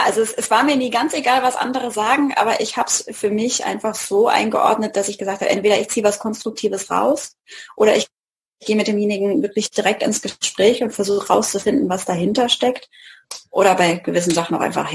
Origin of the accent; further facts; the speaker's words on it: Mannheim, Baden-Württemberg, Germany; Hier in der Gegend von Mannheim.